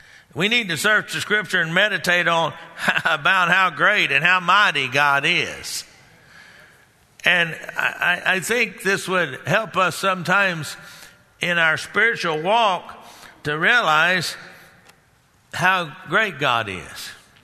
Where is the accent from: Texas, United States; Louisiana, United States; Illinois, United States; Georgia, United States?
Texas, United States; And I grew up in Texas.